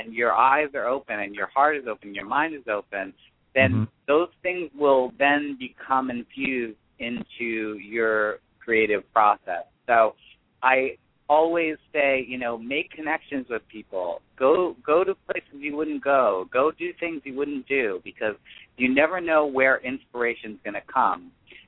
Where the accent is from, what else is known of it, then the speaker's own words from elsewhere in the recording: Boston, Massachusetts, United States; Yeah, it's not cold at all. I'm from Boston, honey.